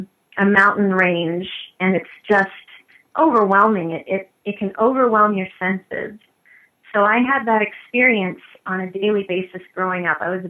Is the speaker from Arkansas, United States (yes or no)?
no; Alaska, United States; now in Phoenix, United States; I was born and raised in Alaska, so far, way away from Phoenix, Arizona, where I now live.